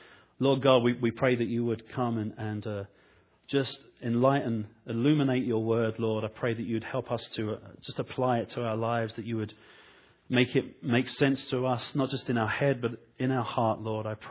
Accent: London, United Kingdom; Being from London, that's kind of what I think when I hear the word condemn. I was born and raised in London, where we have, you know, history and stuff.

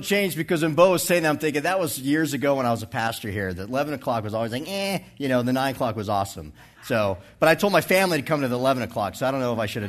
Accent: West Coast, United States; now in Bible Belt, United States; mean, I'm in the Bible Belt. So everybody goes around saying, I'm a Christian. Well, I came from here. I came from the West Coast out there.

